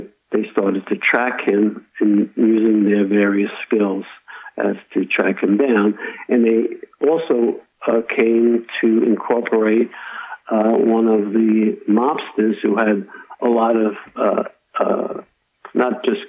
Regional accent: Bronx, New York, United States; when I grew up in the Bronx, there was a Hoffman Street and Tremont Avenue.

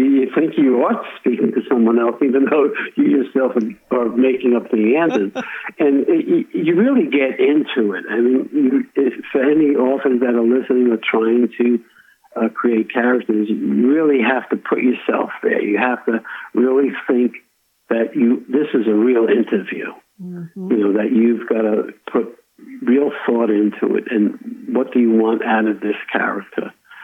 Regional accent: Bronx, New York, United States; when I grew up in the Bronx, there was a Hoffman Street and Tremont Avenue.

